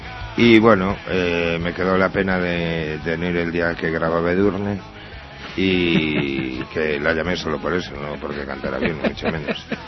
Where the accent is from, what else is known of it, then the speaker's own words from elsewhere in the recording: Vigo, Galicia, Spain; now in Lugo, Spain; Bueno, pues soy gallego de Vigo. Lo que pasa es que me he ido a vivir a Lugo